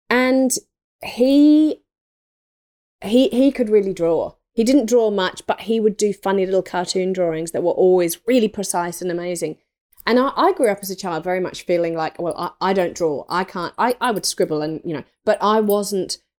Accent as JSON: {"language": "English", "region": "England", "country": "United Kingdom", "tie": "born or raised there", "said": "I grew up in England, in the country, in an old 300-year-old thatched cottage."}